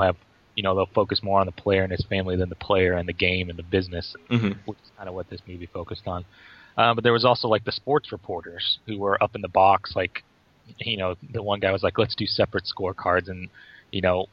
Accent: St. Louis, Missouri, United States; especially, we're from St. Louis, so Mark McGwire was huge

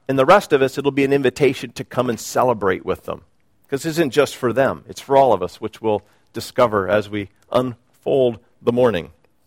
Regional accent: Oriel, Pennsylvania, United States; I grew up in Oriel, Pennsylvania for a few years of my life, a little tiny village outside Jersey Shore, Pennsylvania, outside of Williamsport, Pennsylvania. So it's that small.

